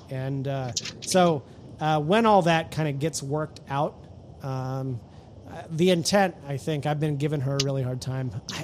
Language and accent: English; Indiana, United States; I'm driving the RV from Indianapolis up to my hometown near South Bend